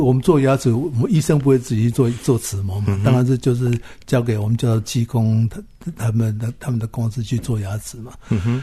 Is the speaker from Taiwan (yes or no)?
yes; Taiwan; 我是因为我故乡在这里嘛，所以我是回故乡，是很容易就习惯了